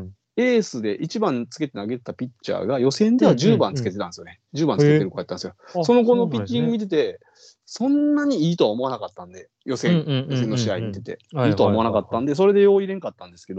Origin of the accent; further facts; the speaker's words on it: Kyoto, Japan; also born or lived in Osaka; now in Shiga, Japan; 僕大阪生まれ京都府育ち滋賀県民なんで、